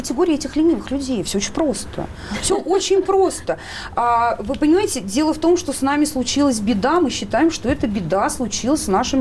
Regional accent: Moscow, Russia; Я коренная москвичка, и я всю жизнь жила в центре Москвы, напротив церкви Святого Филиппа.

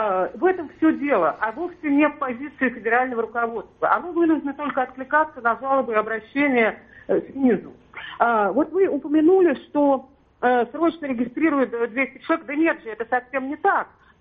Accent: Moscow, Russia; я вам отвечу просто как москвичка и рядовой член партии «Яблоко».

